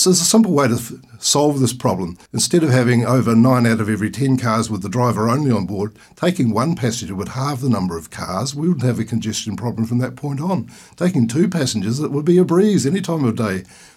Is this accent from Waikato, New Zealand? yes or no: no; Rockville, Tasman, New Zealand; also born or lived in Stoke; Well, I was born in Golden Bay, and my parents had a dairy farm at Rockville on Parr Road, spelled P-A-H.